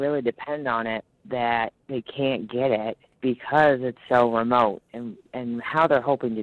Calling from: Brooksville, Maine, United States; I'm calling from Brooksville.

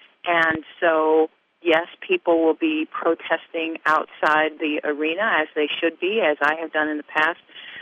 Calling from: Rotterdam, New York, United States; I'm calling from Rotterdam, New York.

